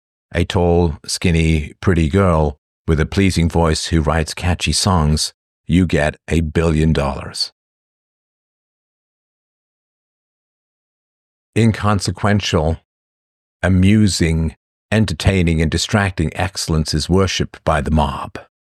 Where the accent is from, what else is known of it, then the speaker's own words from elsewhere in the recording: Toronto, Ontario, Canada; I was actually in Toronto today. It's a shit heap. I grew up in Toronto. I loved that city.